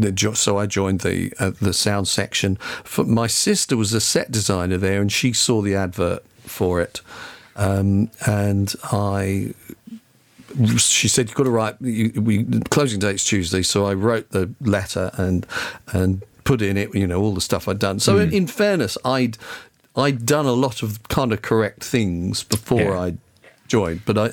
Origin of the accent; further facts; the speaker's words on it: East of England, United Kingdom; I then moved into, got in touch with Hospital Radio Ipswich. So I'm from Suffolk.